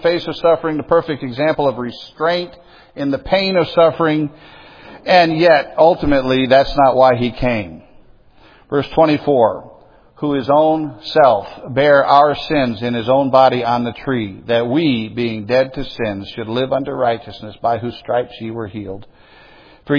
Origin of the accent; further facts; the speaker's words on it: Illinois, United States; I grew up in Illinois.